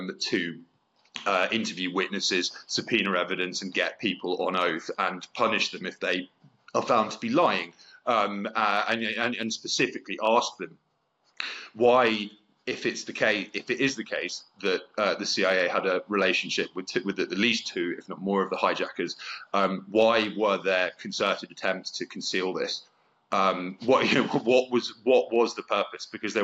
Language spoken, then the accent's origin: English; United Kingdom; at least in my home country of Britain, were paying close attention